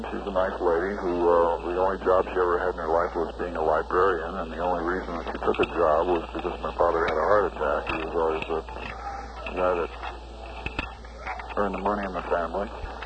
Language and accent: English; Baltimore, Maryland, United States; born there; I was born in Baltimore.